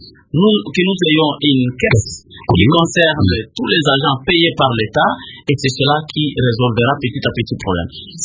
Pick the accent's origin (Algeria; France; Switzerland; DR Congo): DR Congo; Kalemie, Tanganyika; Ouh là là, je viens de Calémie, je viens de Colossi, je viens de Litouri.